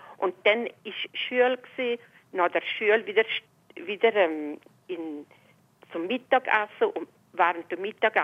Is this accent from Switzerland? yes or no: yes; Turtmann, Valais, Switzerland; ich bin in Durtmann geboren und ich lebe seither hier in dem Dorf Durtmann. Es hat ungefähr 1000 Einwohner.